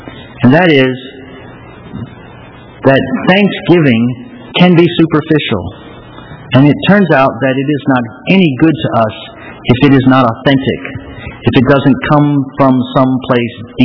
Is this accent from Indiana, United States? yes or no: no; St. Louis, Missouri, United States; I grew up Baptist. And the Baptist that I grew up with, which I come from St. Louis, Missouri, as you know, did not really practice the liturgical calendar very much